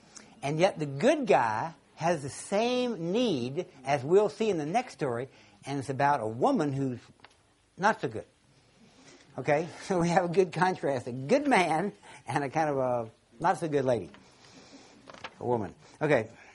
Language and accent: English; Louisiana, United States; I'm originally from Louisiana, that's where Kevin's from originally too.